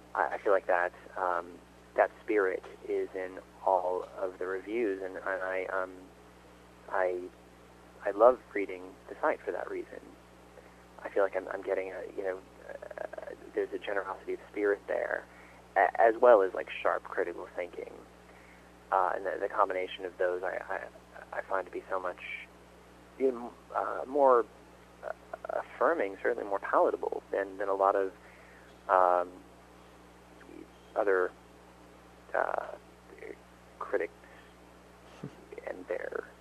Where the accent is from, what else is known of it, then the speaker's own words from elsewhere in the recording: St. Louis, Missouri, United States; I come from St. Louis, in the Midwest. There are a lot of cars there.